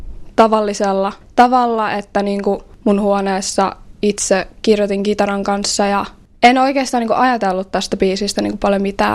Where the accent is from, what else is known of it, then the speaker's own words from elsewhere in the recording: Vaasa, Ostrobothnia, Finland; ja mä oon alun perin ihan Vaasasta ja käyn nyt ysiluokkaa tuolla Vörkkärillä